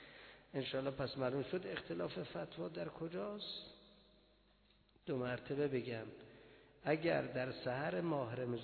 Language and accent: Persian; Mashhad, Razavi Khorasan, Iran; بودم مشهدی، خراسانی هستم، از مشهد الرضا.